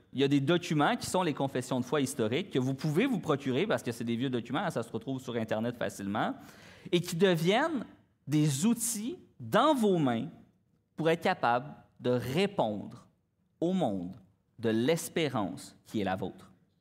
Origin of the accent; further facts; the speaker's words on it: Terrebonne, Quebec, Canada; Moi, je viens de Terrebonne, fait que j'avais peur du trafic.